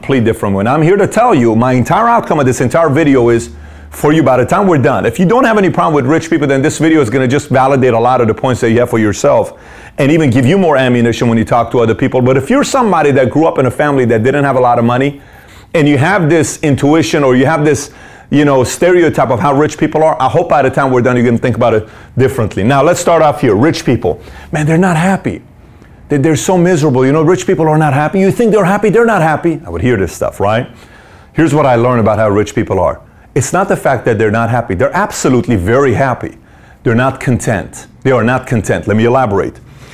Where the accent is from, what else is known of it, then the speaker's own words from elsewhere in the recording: Tehran, Tehran Province, Iran; now in United States; when we grew up in Tehran, Iran. We were in low-income families, so I've never lived in a house.